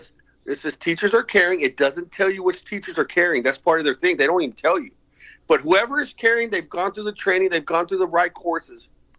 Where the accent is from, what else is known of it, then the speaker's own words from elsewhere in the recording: El Paso, Texas, United States; like I'm from El Paso, so I can say like the El Paso Walmart shooting, man, okay?